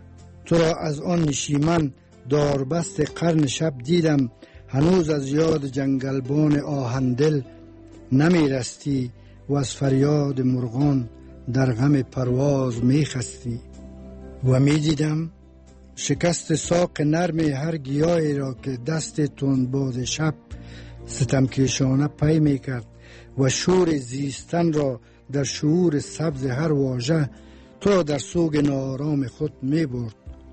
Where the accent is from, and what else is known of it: Mazar-i-Sharif, Balkh, Afghanistan; born there